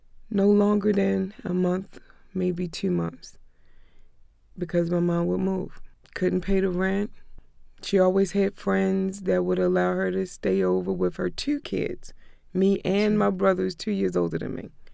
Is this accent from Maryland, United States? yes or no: yes; Baltimore, Maryland, United States; I grew up all over Baltimore City. My mother was a gypsy.